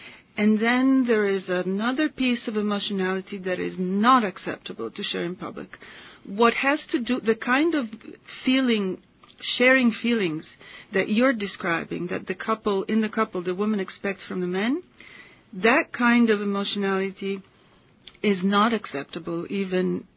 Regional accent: Italy; I grew up in Europe, as you know, in Italy, and all throughout my youth

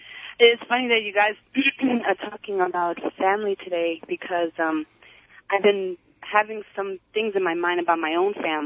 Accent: Queens, New York, United States; First of all … from Queens.

